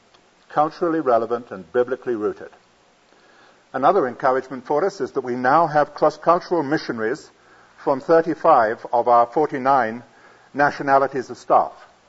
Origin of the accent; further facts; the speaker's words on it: United Kingdom; I am British, I speak in English, and let's say I minister in England